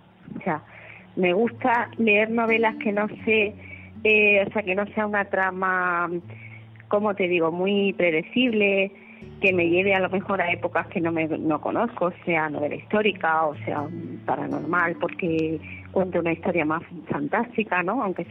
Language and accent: Spanish; Andalusia, Spain; De pequeña, como, bueno, soy andaluza, pues bailaba flamenco.